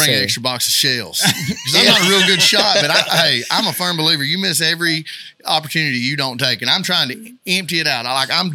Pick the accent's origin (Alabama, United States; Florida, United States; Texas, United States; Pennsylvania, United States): Alabama, United States; And, you know, I grew up in Northeast Alabama, and we don't have a professional team in Alabama of any kind.